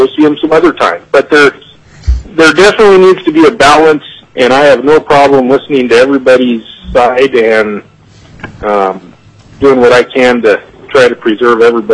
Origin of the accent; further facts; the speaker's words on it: Yakutat, Alaska, United States; I was born in Fairbanks and raised in Yakutat.